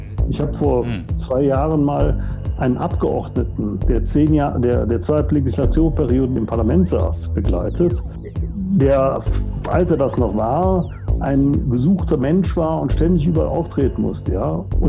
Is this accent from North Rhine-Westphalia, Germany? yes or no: yes; Cologne, North Rhine-Westphalia, Germany; born there; now in Munich, Germany; Jahrgang 58, Ehemann, Vater, Schwiegervater, Großvater, geboren in Köln, wohnhaft in München. Ansonsten im Wesentlichen Netzwerker, Karnevalsjäger und Katholik.